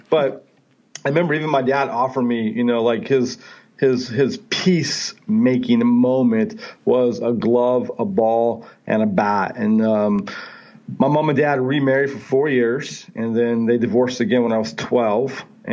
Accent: Stockton, California, United States; I didn't know growing up in Stockton, California, a really significant violent town with a violent family.

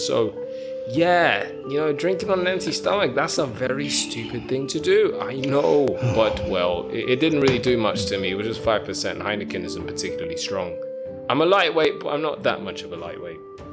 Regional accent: Nigeria; I made a great discovery. I don't think I'm very Nigerian. I don't think so. I didn't want to eat the jollof rice, and that is saying something.

